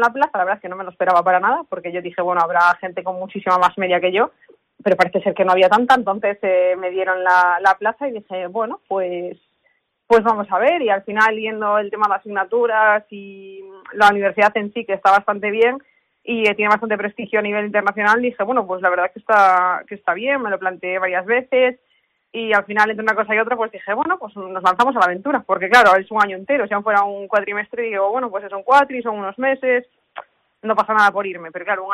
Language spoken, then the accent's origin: Spanish; Galicia, Spain; lo quiero en España y sobre todo si puede ser en Galicia. Soy mucho de mi tierra, la verdad.